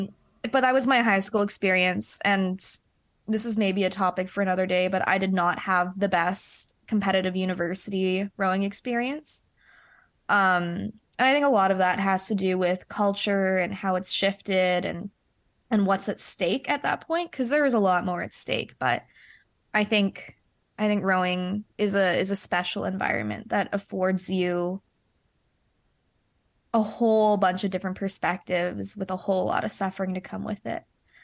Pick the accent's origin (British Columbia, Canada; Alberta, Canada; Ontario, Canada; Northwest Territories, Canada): British Columbia, Canada; Vancouver; I'm from Vancouver and I raced down in Washington